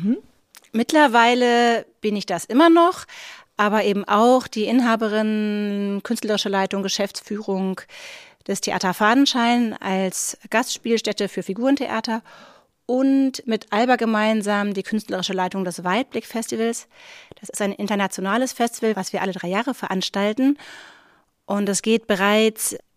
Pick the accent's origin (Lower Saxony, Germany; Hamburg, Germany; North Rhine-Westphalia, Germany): Lower Saxony, Germany; Braunschweig; ich bin gebürtige Braunschweigerin.